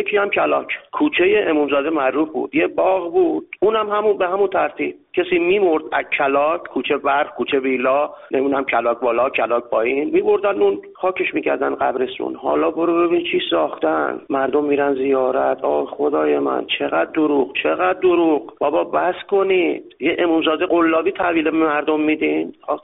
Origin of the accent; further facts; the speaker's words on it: Karaj, Alborz, Iran; من بزرگ شده کرجم، 63 سالمه، هم یه مدت کلاک بودیم هم محشر کرج حسن‌آباد.